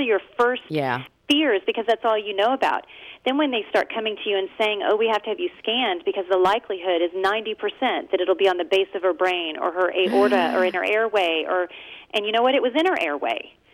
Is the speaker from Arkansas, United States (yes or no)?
yes; Little Rock, Arkansas, United States; he developed his practice in my hometown, which is Little Rock